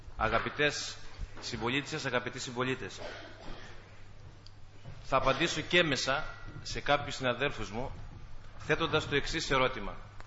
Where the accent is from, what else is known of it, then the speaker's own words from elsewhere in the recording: Kavala, Eastern Macedonia and Thrace, Greece; Είμαι από την Καβάλα, περιφερειακός σύμβουλος.